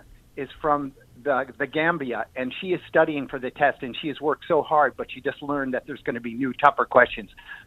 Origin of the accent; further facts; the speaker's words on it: Plainfield, New Jersey, United States; born there; I was born in Plainfield, New Jersey.